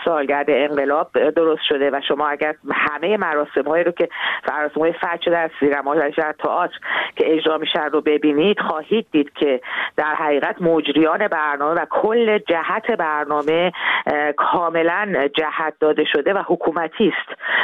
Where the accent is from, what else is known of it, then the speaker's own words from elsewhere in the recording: Iran; moved away; من به عنوان یک هنرمندی که در خارج از ایران هستم